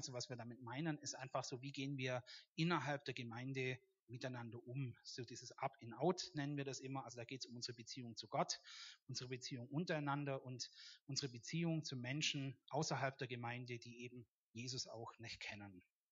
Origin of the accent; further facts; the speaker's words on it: West Germany, Germany; Es war damals so, bei uns in Westdeutschland, man hat sich halt konfirmieren lassen.